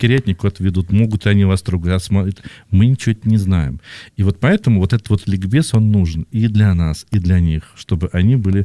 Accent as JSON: {"language": "Russian", "region": "Moscow", "country": "Russia", "said": "так как мы живем в Москве, и мы больше опираемся на свой опыт, потому что мы москвичи"}